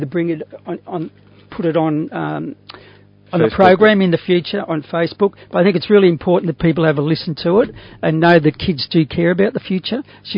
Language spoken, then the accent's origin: English; Australia; It's coming as an Australian, coming from the country with one of the greatest per capita carbon emissions